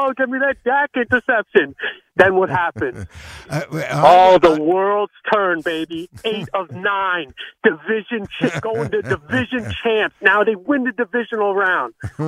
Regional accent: United States; I said I live in New York, but I'm from America

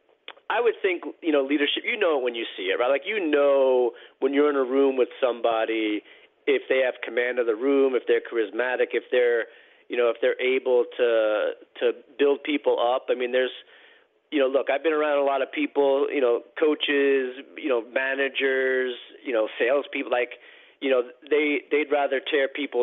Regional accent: Queens, New York, United States; But yeah, I mean, growing up in Queens, my team was the New York Knicks.

